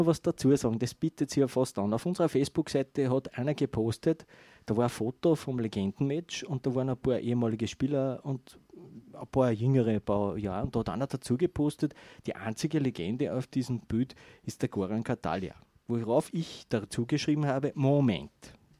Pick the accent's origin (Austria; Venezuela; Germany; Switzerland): Austria; ich bin in Heide aufgewachsen